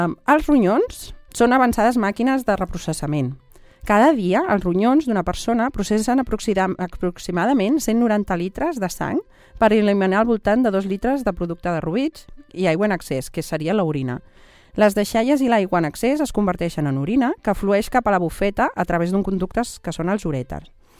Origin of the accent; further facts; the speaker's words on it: Barcelona, Catalonia, Spain; com a cap de Sant Andreu que som, de Barcelona ciutat